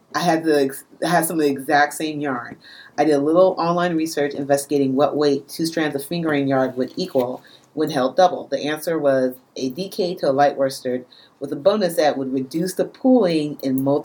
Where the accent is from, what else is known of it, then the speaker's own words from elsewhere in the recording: United States; That's T-A-N-J-A, which is why I said Tanja. Because I'm American.